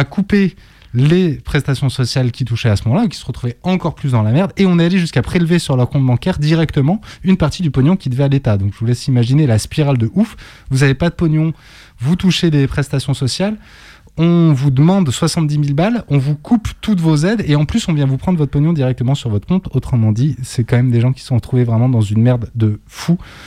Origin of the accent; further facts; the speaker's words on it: Netherlands; il a l'air d'être à peu près aussi bien que chez nous, aux Pays-Bas